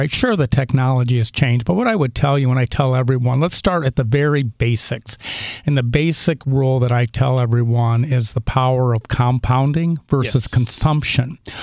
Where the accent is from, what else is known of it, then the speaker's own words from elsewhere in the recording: Indiana, United States; moved away; But, you know, I'm from Indiana, so love Missouri.